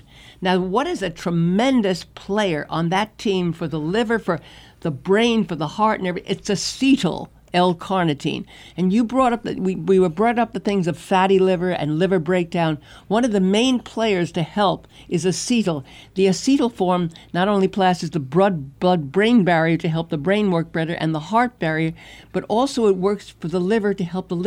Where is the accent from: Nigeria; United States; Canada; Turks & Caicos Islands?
United States; Brooklyn, New York; You know, I grew up in Brooklyn.